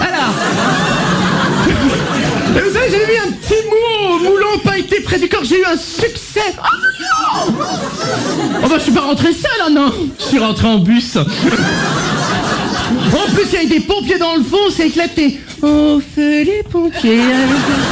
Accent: Hauts-de-France, France; vous savez que chez moi dans le Nord, c'est une tradition, hein.

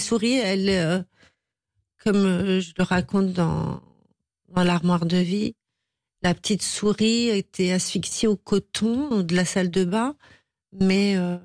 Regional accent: Amiens, Hauts-de-France, France; born there; On va dire que je suis valdoisienne d'amour, mais je suis née à Amiens.

